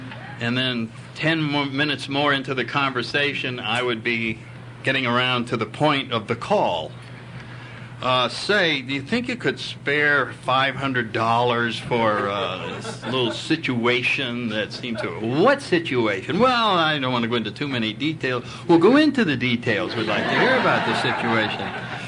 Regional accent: Connecticut, United States; I come from Connecticut, and I ended up living in Washington.

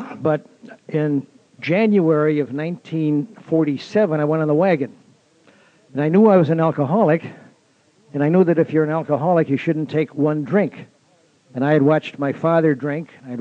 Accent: Milwaukee, Wisconsin, United States; born there; I was born in Milwaukee.

